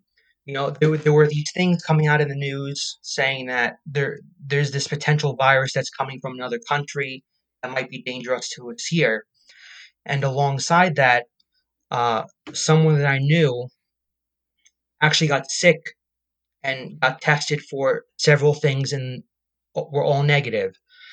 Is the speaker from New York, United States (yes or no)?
yes; Plainview, New York, United States; So I am on Long Island. I currently live in Center Reach, New York, and I grew up in Plainview, New York.